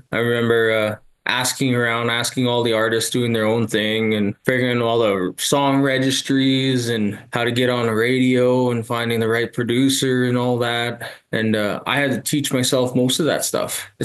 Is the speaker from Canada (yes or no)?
yes; Hay River, Northwest Territories, Canada; I was born in the Hay River Northwest Territories, which is just north of there. Did school over there. And that's where my mom's family's from as well.